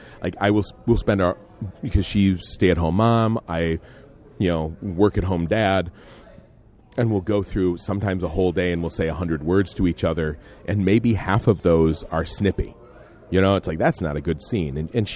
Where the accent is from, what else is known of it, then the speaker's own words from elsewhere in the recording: Midwest, United States; It's because we're from the Midwest. I think it is a Midwestern thing